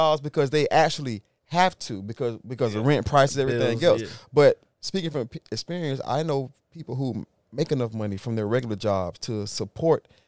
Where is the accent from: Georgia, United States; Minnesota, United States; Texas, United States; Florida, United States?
Florida, United States; Jacksonville; it runs so deep in the city of Jacksonville, right? I'm from Jacksonville.